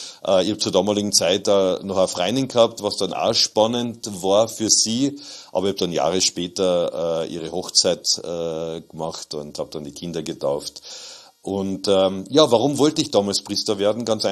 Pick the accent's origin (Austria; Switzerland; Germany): Austria; Klagenfurt, Carinthia; bei mir zu Hause in Klagenfurt. Ich bin ein gebürtiger Kärntner und habe da in meiner Heimatpfarre St. Ruprecht meine erste Zaubershow gehabt.